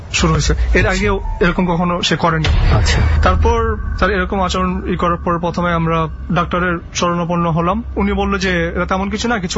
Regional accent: Dhaka, Dhaka Division, Bangladesh; আমি ধানমন্ডি জিগাতলা থেকে এসেছি।

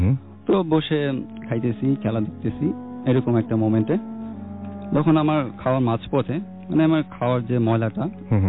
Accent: Dhaka, Dhaka Division, Bangladesh; আমি এসেছি পুরান ঢাকার মিলবারেক আলমগঞ্জ থেকে।

